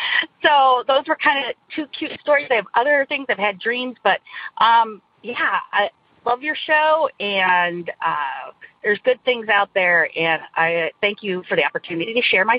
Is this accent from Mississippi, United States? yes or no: no; Indiana, United States; I'm from Northern Indiana.